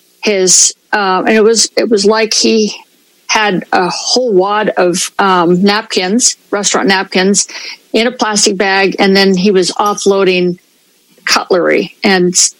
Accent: San Luis Obispo, California, United States; I'm actually from San Luis Obispo.

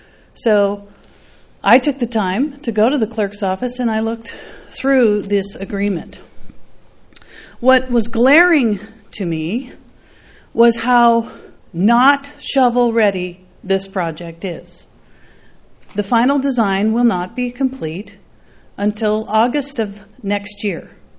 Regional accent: Los Osos, California, United States; from Los Osos

